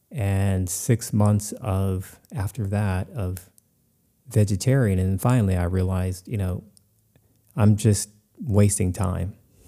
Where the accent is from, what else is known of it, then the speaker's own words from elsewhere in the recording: United States; Growing up in America, you know, meat and dairy is like breathing air.